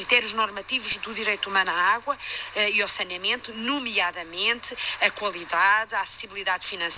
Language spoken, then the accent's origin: Portuguese; Portugal; Eu sou portuguesa, por exemplo, em Portugal